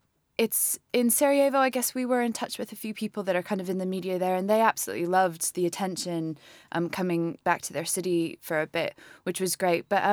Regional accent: Midwest, United States; I'm from the Midwest, and so I know Detroit fairly well

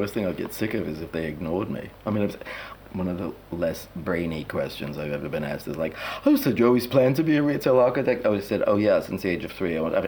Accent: New York, United States; which for me as a kid growing up in New York were traditionally absolutely gorgeous shops.

